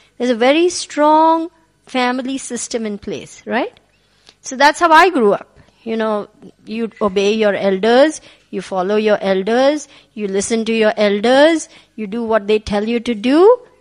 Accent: India; You see, I grew up in India. In India, the family is very strong.

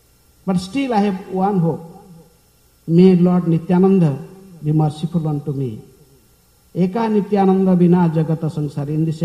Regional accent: India; accent: Indian English; English is a second language; no one can understand my pronunciation because I am Indian English. I am speaking that English also. I sing a second language.

